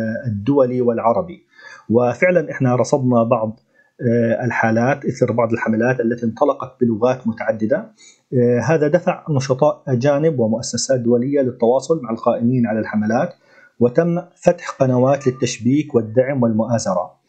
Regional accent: Palestine; يفتح بابا جيدا بالنسبة لنا كفلسطينيين

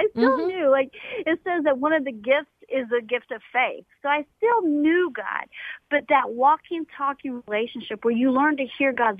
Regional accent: Austin, Texas, United States; Yeah, I'm from outside of Austin, Texas.

